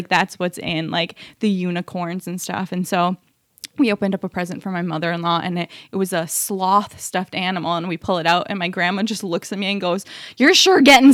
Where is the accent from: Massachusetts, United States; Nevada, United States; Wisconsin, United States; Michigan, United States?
Wisconsin, United States; Wausau; But then it was in the middle of Wisconsin, in Wausau, Wisconsin. That's where my hometown is from.